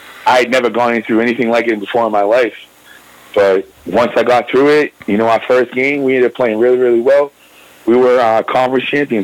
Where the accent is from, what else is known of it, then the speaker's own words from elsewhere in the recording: Lynn, Massachusetts, United States; I'm a kid from Lynn, man.